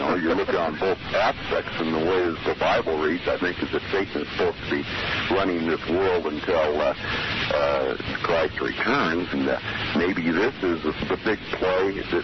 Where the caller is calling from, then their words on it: Susanville, California, United States; Susanville.